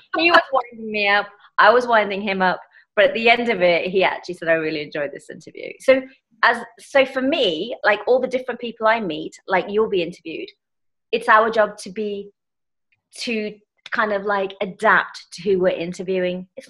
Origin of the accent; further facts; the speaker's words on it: United Kingdom; we're both British